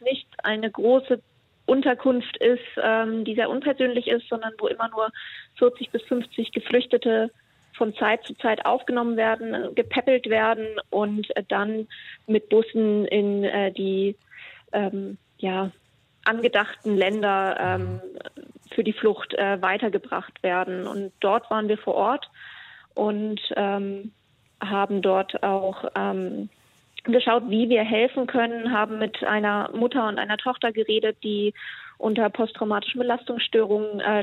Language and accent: German; Mannheim, Baden-Württemberg, Germany; ich bin aus Mannheim